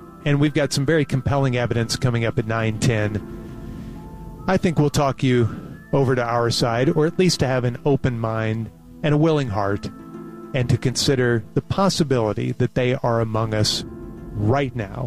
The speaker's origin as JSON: {"language": "English", "town": "Amarillo", "region": "Texas", "country": "United States", "tie": "born there", "said": "because I was born in Amarillo, so we have those West Texas roots."}